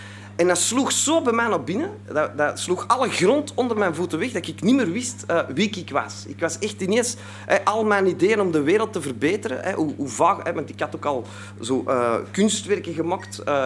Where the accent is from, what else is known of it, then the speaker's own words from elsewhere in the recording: Antwerp, Flanders, Belgium; Ik kom uit Antwerpen, dat zult al horen, dus uit België.